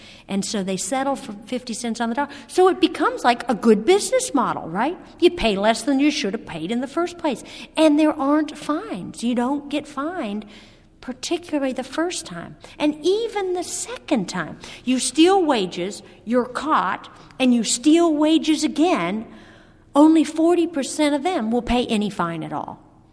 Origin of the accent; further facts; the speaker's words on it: Illinois, United States; Maybe I'm from Illinois, so we were all calling everyone outside the state.